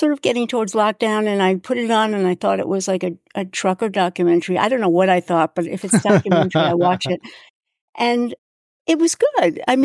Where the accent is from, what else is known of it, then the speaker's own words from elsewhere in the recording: New York, United States; I'm from New York, so I wasn't living in Omaha